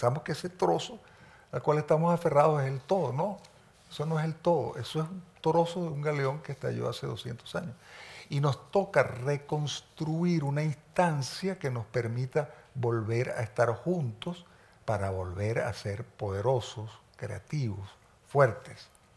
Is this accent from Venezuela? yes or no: yes; Venezuela; Te lo digo yo, que soy venezolano y que soy un fruto cabal de aquello.